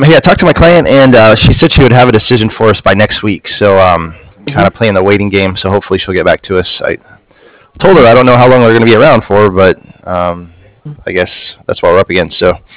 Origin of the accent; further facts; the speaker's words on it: Stephenville, Texas, United States; But I grew up there. I grew up around Stephenville, Texas, so I'm definitely familiar with tornadoes and hailstorms and wind